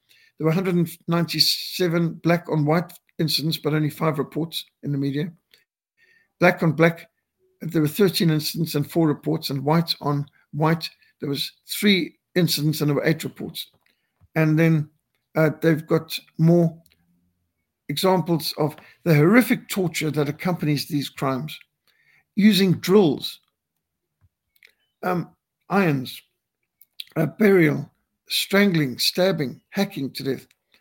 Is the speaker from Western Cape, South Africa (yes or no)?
yes; Cape Town, Western Cape, South Africa; born there; We are a minority in our own country. When I was born in 1960 in Cape Town, the whites were the majority in Cape Town, and we were one-third of the population of South Africa.